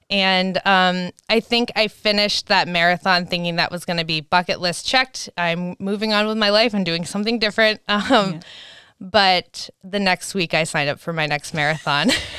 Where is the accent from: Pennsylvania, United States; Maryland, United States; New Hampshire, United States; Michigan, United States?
New Hampshire, United States; moved away as an adult; now in Denver, United States; I grew up in New Hampshire, so I moved out to Denver when I was 23